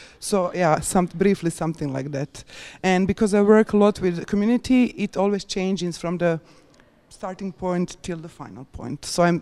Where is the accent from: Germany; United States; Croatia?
Croatia; I came from Bonn today. Yeah, because part of my family is living there, and originally I come from Croatia, but I'm not living in Croatia at the moment.